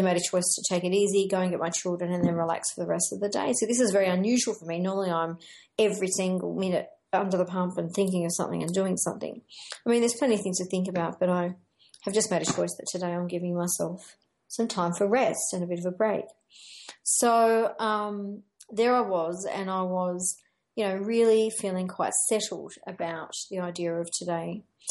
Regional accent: Wollongong, New South Wales, Australia; which is on the 16th of October here in Wollongong, which is my hometown.

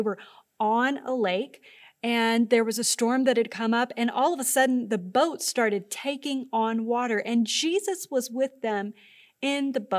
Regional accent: Louisiana, United States; Growing up in Louisiana, we're used to really loud storms.

